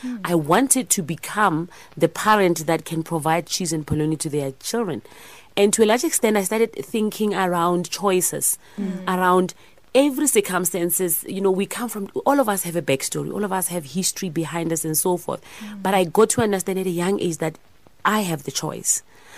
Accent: Soshanguve, Gauteng, South Africa; Really, generally, my story is I came from Soshanguve and I came from a household where we were very, very poor.

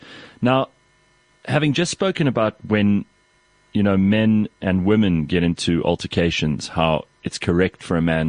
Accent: Pretoria, Gauteng, South Africa; I grew up in Pretoria.

